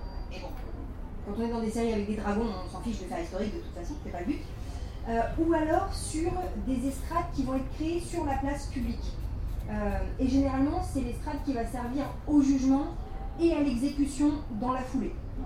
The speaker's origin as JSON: {"language": "French", "country": "France", "said": "j'inclus la France parce que je suis française"}